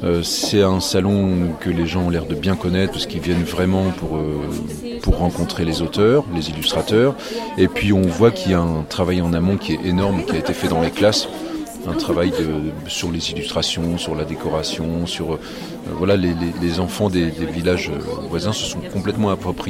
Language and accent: French; Normandy, France; also born or lived in French Guiana / Mayotte; now in Ardèche, France; j'ai vécu 10 ans en Guyane, j'ai passé 4 ans à Mayotte. Je suis originaire de Normandie, je vis en Ardèche